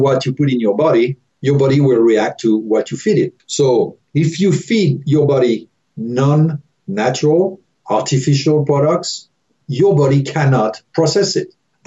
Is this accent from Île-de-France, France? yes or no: yes; Paris, Île-de-France, France; I'm from Paris. My mom raised me home cooked meal from scratch.